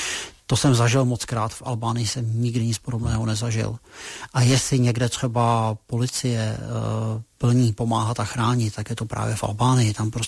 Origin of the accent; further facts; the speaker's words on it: Bohemia, Czechia; kam jsem přijel a řekl jsem, že jsem z Čech